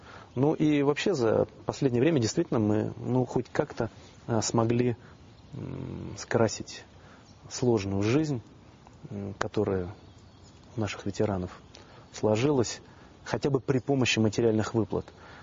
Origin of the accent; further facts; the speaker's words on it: Saint Petersburg, Russia; Я из Ленинграда, и, конечно, для меня ленинградские места были особыми.